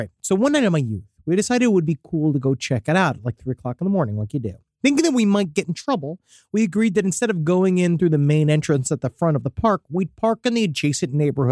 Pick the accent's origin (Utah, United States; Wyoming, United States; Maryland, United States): Utah, United States; Salt Lake City; I grew up in Salt Lake City. No, I'm not a Mormon.